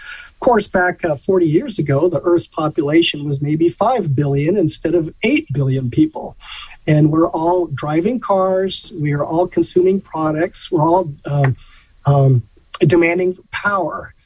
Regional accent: Colorado, United States; I'm from Colorado

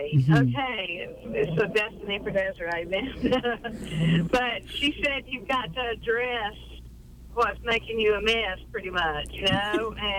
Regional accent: the South, United States; Well, if you can't tell, I was raised in the South

